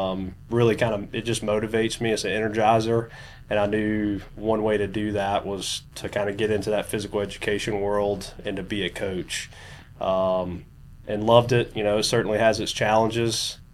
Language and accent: English; Columbia, United States; Yeah, born and raised in Columbia.